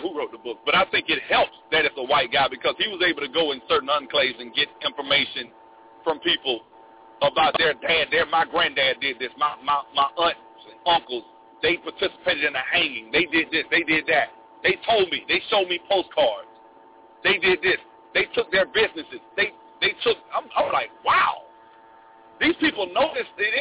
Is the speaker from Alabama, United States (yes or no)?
yes; Montgomery, Alabama, United States; I feel that way profoundly because my people from Montgomery. I'm from Montgomery, Alabama.